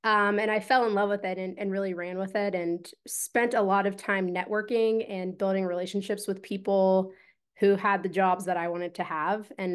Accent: Columbus, Ohio, United States; I'm born and raised in Columbus, Ohio, and this city has just been so good to me from a marketing perspective.

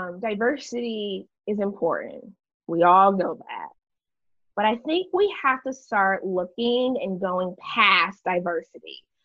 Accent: Midwest, United States; So I am from the Midwest. I'm a Black Midwestern cis woman, but I am totally different than a Southern Black woman.

